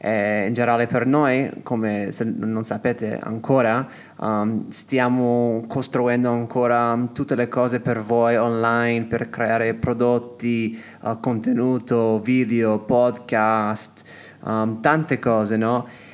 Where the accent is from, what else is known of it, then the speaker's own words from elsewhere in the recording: California, United States; Italian is a second language; vengo dal Sud California, mi sono innamorato con l'Italia quasi 5 anni fa